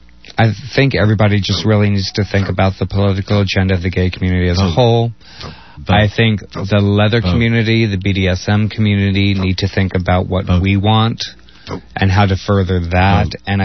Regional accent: Texas, United States; Oh, so I'm like the only one that was actually born and bred in Texas.

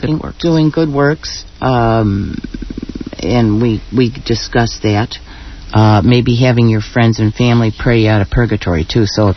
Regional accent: Chicago, Illinois, United States; accent: Midwestern; now in US West Coast; It's right, Brian. I was raised in Chicago.

